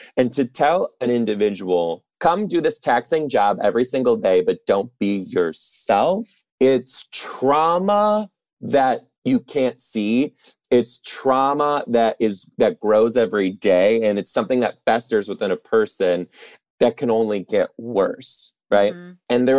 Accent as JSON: {"language": "English", "town": "Detroit", "region": "Michigan", "country": "United States", "said": "I'm originally from Detroit too."}